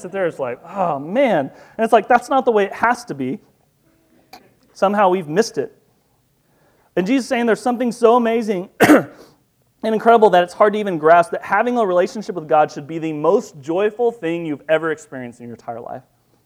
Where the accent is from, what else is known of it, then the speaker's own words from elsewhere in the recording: Kansas, United States; My mom, we grew up in Southwest Kansas where you had the dial telephone, right, and we had a CB.